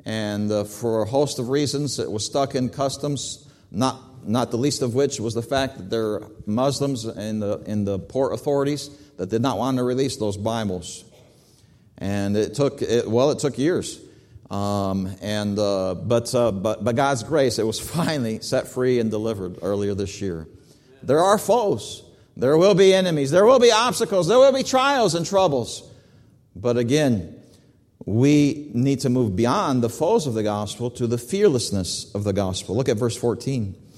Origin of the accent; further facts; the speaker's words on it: Brazil; I grew up in Brazil.